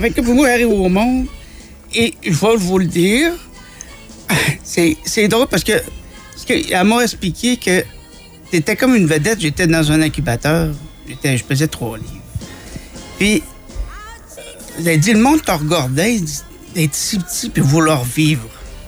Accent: Quebec, Canada; Et je viens du Québec.

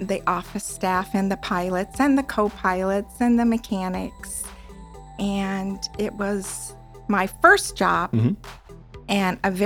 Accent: Oakland, California, United States; No, I was from the Bay Area. I was born and raised in Oakland.

